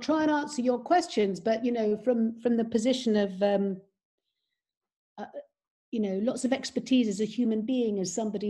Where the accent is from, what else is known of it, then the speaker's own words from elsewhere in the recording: United Kingdom; moved away as an adult; now in United States; I'm British, but I've lived in the United States since 2006.